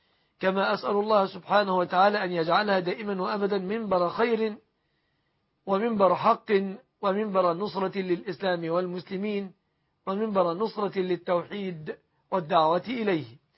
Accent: Egypt; بلادنا مصر

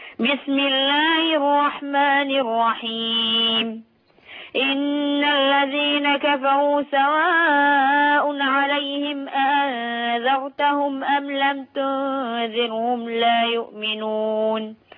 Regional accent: Banha, Qalyubia, Egypt; انا من بنها ان شاء الله

